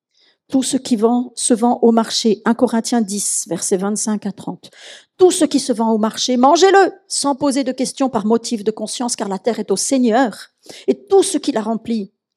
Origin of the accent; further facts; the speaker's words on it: Grand Est, France; Pardon, je suis alsacienne.